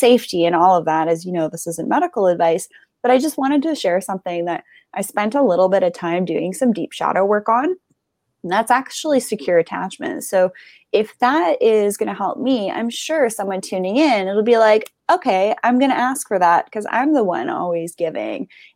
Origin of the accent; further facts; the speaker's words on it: Canada; And, I as Canadian, I can't just move to the U.S. to Hawaii either.